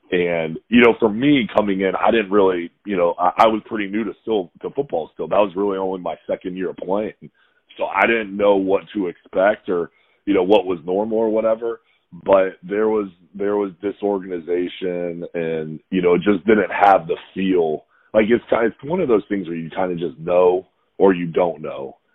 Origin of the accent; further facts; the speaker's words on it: Raleigh, North Carolina, United States; I'm from Raleigh, you know, so I have all my family there.